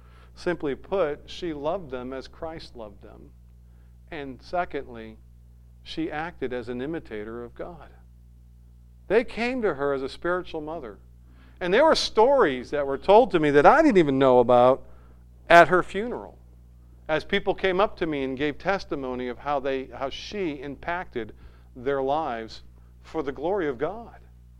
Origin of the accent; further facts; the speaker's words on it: Manchester, North West England, United Kingdom; I remember as a young boy growing up in Manchester